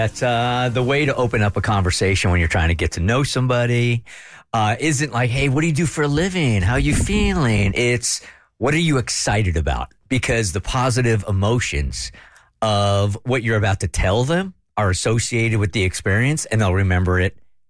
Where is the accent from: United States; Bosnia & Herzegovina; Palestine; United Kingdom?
United States; San Diego, California; So this is so foreign to me because I'm from San Diego and I absolutely love, there's peace that comes over me when I'm going back to my hometown